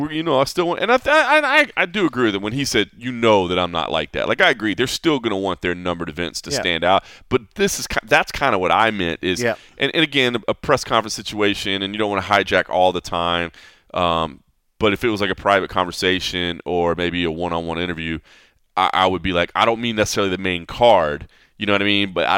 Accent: Texas, United States; moved away as an adult; also born or lived in Oklahoma / Kentucky / Ohio; So I grew up in Texas, obviously, when I was still in the restaurant business, moved from Texas to Oklahoma to Kentucky to Ohio before I moved out here.

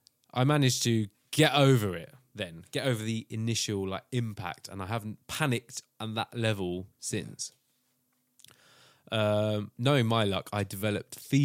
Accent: United Kingdom; We don't do that. We're British and stiff upper lip.

